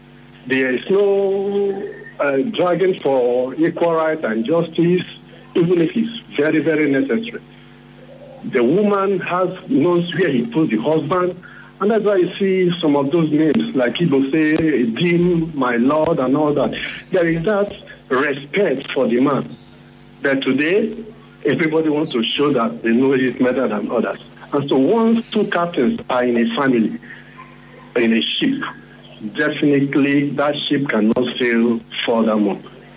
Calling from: Rivers, Nigeria; I'm calling from Rivers State.

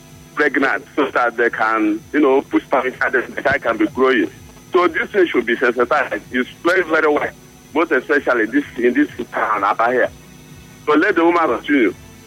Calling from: Aba, Abia, Nigeria; This is like I'm calling from Aba.

